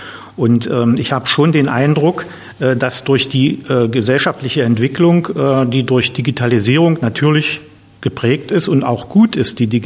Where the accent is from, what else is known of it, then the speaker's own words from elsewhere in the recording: Aschersleben, Saxony-Anhalt, Germany; born there; ich bin in Aschersleben geboren, 1956